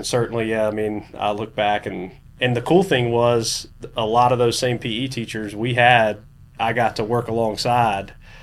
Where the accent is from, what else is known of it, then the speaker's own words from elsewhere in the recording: Columbia, United States; Yeah, born and raised in Columbia.